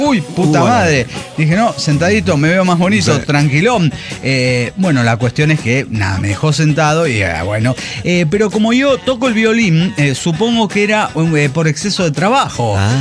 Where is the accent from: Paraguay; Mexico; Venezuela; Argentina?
Mexico; Como buen mexicano